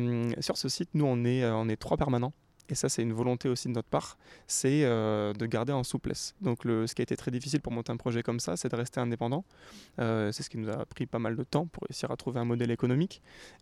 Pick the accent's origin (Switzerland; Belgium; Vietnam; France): France; Amiens, Hauts-de-France; moi je suis de Amiens